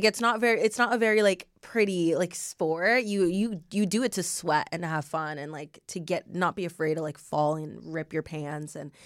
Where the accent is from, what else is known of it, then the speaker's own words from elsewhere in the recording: Long Beach, California, United States; So I grew up in Long Beach.